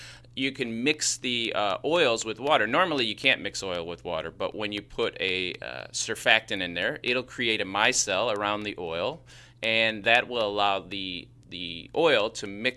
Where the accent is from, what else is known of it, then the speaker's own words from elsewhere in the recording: Chicago, Illinois, United States; accent: Chicago; Hey, man, that's just my Chicago accent.